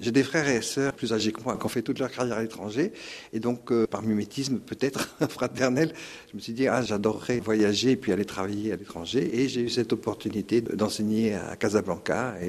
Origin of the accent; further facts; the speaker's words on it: France; je suis un Français qui n'aime pas le fromage